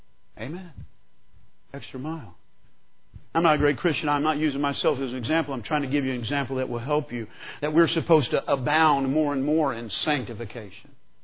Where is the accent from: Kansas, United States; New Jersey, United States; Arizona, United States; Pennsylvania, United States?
Kansas, United States; I never was big growing up in Kansas on that hugging stuff.